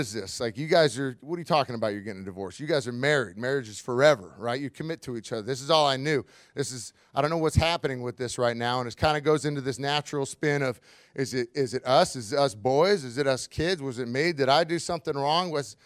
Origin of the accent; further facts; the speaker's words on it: Washington, United States; So we grew up in Washington State in the great Northwest, and I ended up going to college at University of Montana, go Grizz.